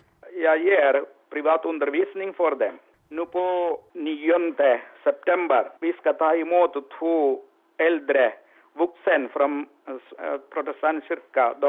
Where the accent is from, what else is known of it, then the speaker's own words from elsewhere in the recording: Kerala, India; Swedish is a second language; moved away as an adult; now in Falun, Sweden; Jag kommer ifrån Indien, södra Indien. Den området kallar Kerala.